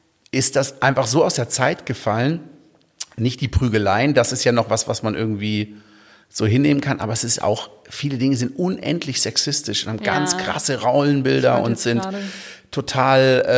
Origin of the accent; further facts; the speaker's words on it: Baden-Württemberg, Germany; Und meine Kindheit im Schwarzwald, ich lebe da immer noch